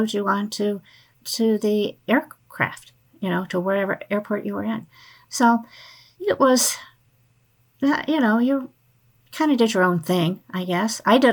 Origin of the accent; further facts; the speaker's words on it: Pensacola, Florida, United States; I'm from Pensacola, and I grew up with two brothers and a younger sister. So that's a Navy town. You know, it's a aviation town. So I grew up with it.